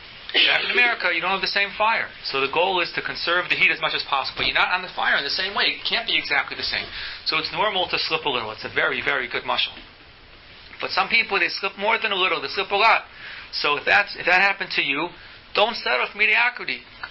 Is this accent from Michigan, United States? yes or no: no; Silver Spring, Maryland, United States; I live in Silver Spring. I'm from Silver Spring, so when I give a shurim there, if I misspeak and score my words, you have to forgive me.